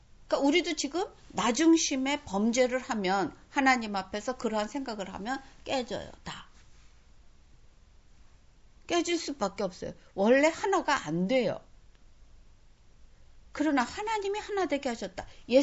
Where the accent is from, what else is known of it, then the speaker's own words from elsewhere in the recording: South Korea; also born or lived in Japan / United States; 내가 한국에서 태어나서 그 자라면서